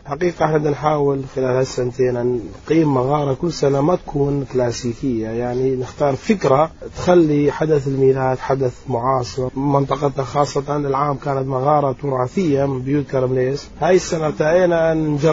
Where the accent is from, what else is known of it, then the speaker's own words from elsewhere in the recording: Iraq; لأن احنا مسيحيين عراقيين.